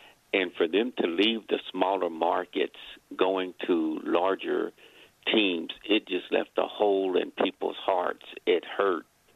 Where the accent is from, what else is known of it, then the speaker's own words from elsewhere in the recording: Oklahoma, United States; I'm from Oklahoma.